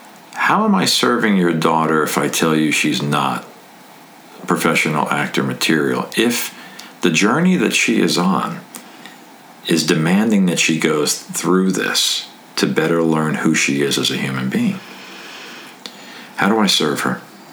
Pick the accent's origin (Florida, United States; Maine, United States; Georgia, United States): Florida, United States; Plus, I was growing up in Florida. I had an Italian immigrant father.